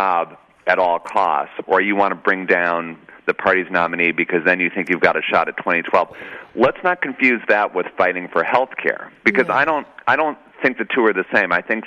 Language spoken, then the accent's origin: English; New York, United States; I'm from New York, all right? We're supposed to be so tough, you know, Mean Streets, Scorsese, all that stuff.